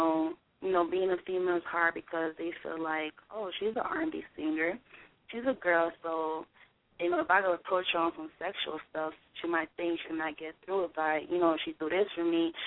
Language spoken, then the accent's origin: English; Miami, Florida, United States; I'm from Miami, you know, shout out to Miami 305. I'm from Miami